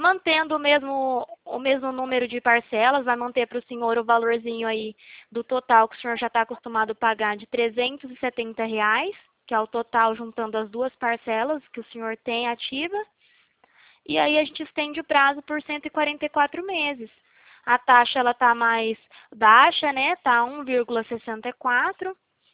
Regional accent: Presidente Prudente, São Paulo, Brazil; Eu sou aqui de Presidente Prudente.

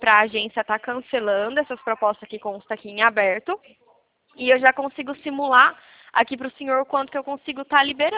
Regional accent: Bauru, São Paulo, Brazil; eu sou aqui de Bauru, né?

